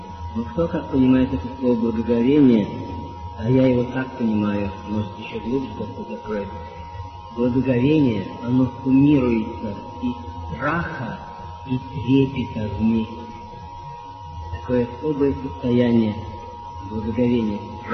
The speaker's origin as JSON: {"language": "Russian", "town": "Samara", "region": "Samara Oblast", "country": "Russia", "said": "я сам из Самары."}